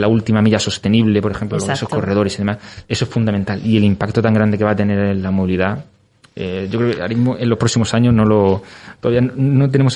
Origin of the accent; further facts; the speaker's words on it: Málaga, Andalusia, Spain; Al final, pues yo no soy de Murcia, yo soy de Málaga